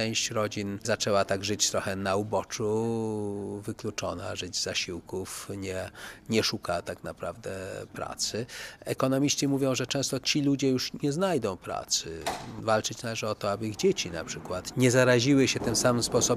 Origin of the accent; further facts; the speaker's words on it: Łódź, Łódź Voivodeship, Poland; No nie ukrywam, że Łódź, z żalem jako łodzianin to przyznaję, no w wielu dziedzinach wypada rzeczywiście nie najlepiej